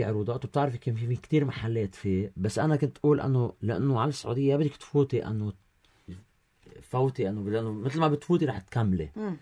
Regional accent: Lebanon; عندنا بلبنان

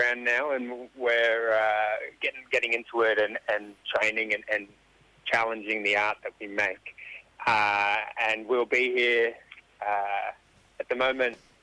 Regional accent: Sydney, New South Wales, Australia; But I grew up on Gadigal country as well in Sydney. I've got a really strong connection to that place.

